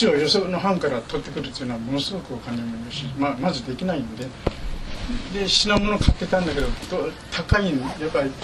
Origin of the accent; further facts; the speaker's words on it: Tottori, Japan; moved away as an adult; 僕はふるさとは鳥取県の生まれです。砂丘、鳥取砂丘。